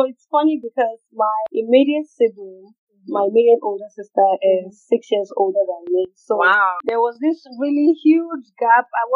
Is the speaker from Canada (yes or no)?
no; Lagos, Nigeria; I am from Osun State in Nigeria. Grew up in Lagos and went to school in Lagos for my secondary school, Model College, Bokuta.